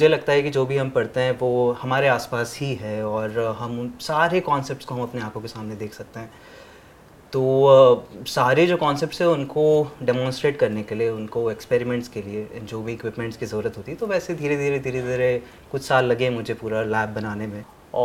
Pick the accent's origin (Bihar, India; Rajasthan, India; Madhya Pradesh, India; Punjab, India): Madhya Pradesh, India; Ujjain; सो मेरा home town तो उज्जैन है, मध्य प्रदेश में.